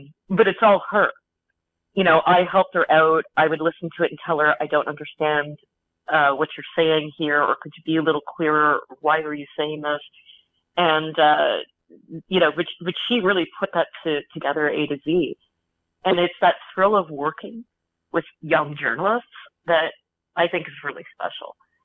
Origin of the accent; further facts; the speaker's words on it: Ottawa, Ontario, Canada; Now, I grew up in the Ottawa bubble.